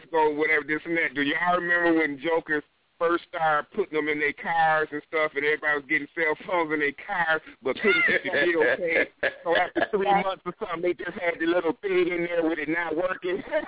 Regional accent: Michigan, United States; Metro PCS in my hometown of Michigan made Sprint and AT&T go to the where they got no contract now and everything.

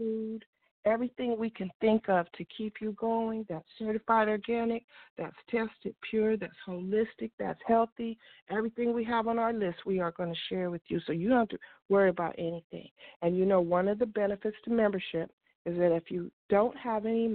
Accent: California, United States; I keep trying to tell him I'm from California. That's how we get down out here.

